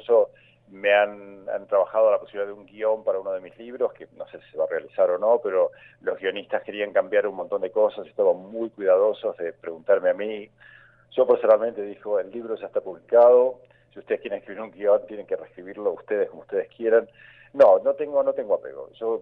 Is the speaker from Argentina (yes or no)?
yes; Patagonia, Argentina; si bien he vivido en muchas partes del mundo, como dije, en Argentina, yo me considero principalmente un patagónico, no ni siquiera patagónico, sino un patagónico del sur de la Patagonia